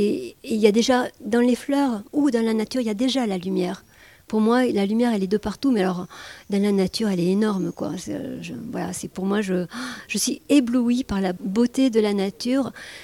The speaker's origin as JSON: {"language": "French", "town": "Bordeaux", "region": "Nouvelle-Aquitaine", "country": "France", "said": "Parce que moi, je venais de Bordeaux, plutôt citadine."}